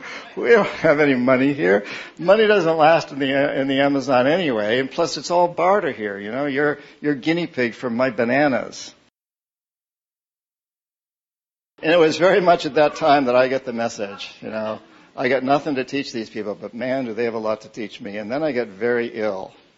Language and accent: English; New Hampshire, United States; Like, I'm from New Hampshire. Give me another one.